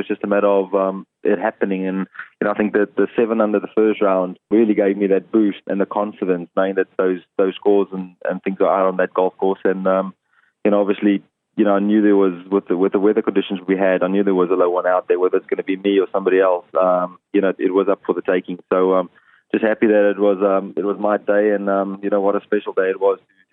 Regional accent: South Africa; You know, as a South African, this is one of our flagship events and the one that you really want to win. And it's just amazing to win it in South Africa, win in front of home fans

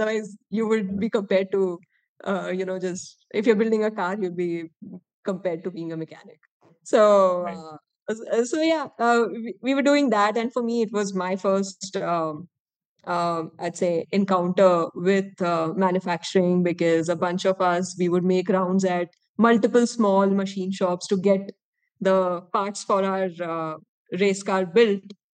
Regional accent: Gwalior, Madhya Pradesh, India; also born or lived in Bangalore / Hyderabad / Goa; now in Mumbai, India; So I come from Gwalior. That's where I was born and brought up. But after I graduated, I've sort of lived in different cities. Started in Bangalore, then Hyderabad, then Goa.

